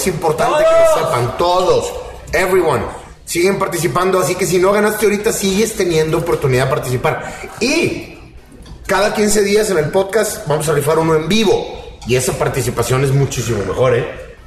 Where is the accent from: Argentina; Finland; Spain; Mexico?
Finland; Yo soy de Finlandia.